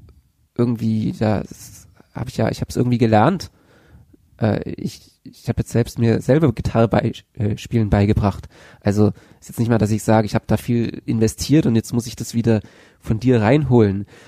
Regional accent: Bavaria, Germany; ich bin in Bayern aufgewachsen.

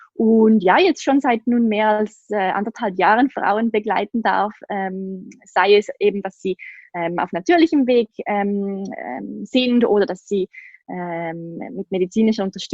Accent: Switzerland; ich wohne in der Schweiz. Ich komme aus der Schweiz, wie man sicher an meinem Akzent hören kann.

